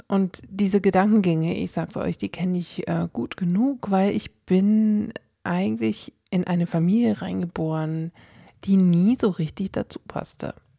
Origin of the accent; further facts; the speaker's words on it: Germany; born there; Und ich bin dann 1980 in die DDR geboren